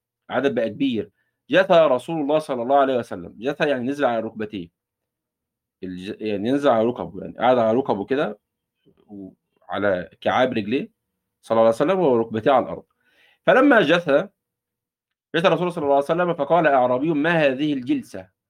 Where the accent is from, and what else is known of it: Egypt